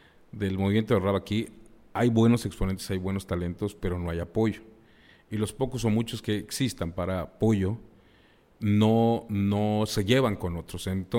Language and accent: Spanish; Campeche, Mexico; cuando yo me presenté en Villahermosa, Tabasco, alguien me preguntó que dónde era. Le dije, soy de Campeche.